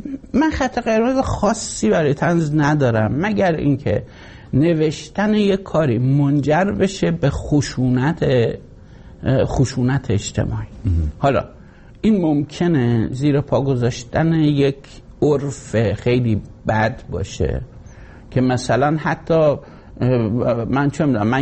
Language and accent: Persian; Iran; moved away as an adult; نشستم فکر کردم که من برای چه از ایران اومدم بیرون.